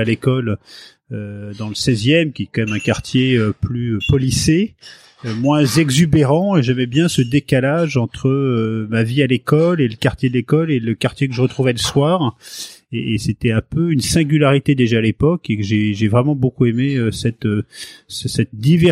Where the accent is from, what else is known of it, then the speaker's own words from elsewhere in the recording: Paris, Île-de-France, France; also born or lived in Seine-Maritime, France; Moi, je suis né à Paris. Je suis un pur parisien. J'ai grandi dans un coin qui était la porte de Clichy à Paris, donc dans le 17e, entre la porte de Clichy et la porte Pouchet.